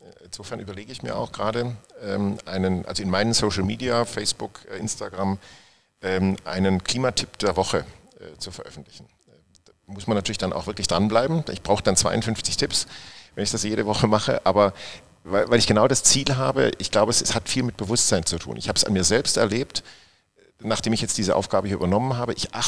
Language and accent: German; Baden-Württemberg, Germany; sage ich jetzt mal als ehemals Schwabe, ich komme ja aus Baden-Württemberg ursprünglich